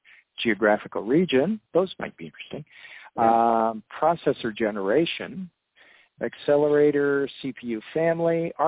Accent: Canada; Let's see how many are in Canada, my home country here.

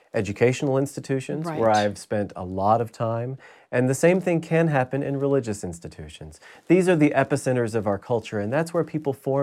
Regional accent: Arkansas, United States; Well, my first love was the arts. I grew up in Arkansas

